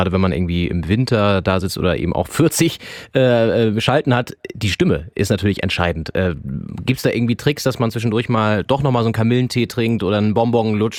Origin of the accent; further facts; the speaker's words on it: Northern Germany, Germany; ich bin im Norden groß geworden